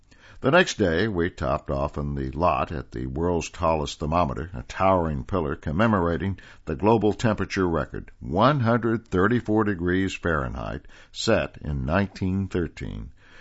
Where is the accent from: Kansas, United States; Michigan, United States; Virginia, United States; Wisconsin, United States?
Kansas, United States; moved away as an adult; now in Wyoming, United States; Guttenfelder and I, both Midwesterners, he's from Iowa, I'm from Kansas, had taken our own cross-country journeys as young men.